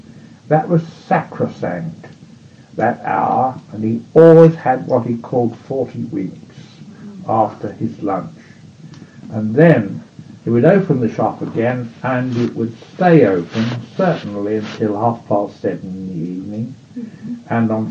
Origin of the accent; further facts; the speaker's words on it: Wickham, South East England, United Kingdom; Yes, I was born in Wickham in 1910.